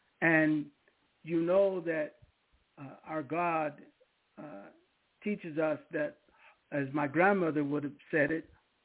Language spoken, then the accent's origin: English; Seaside, California, United States; I knew her where I grew up in Seaside, California. We're all military families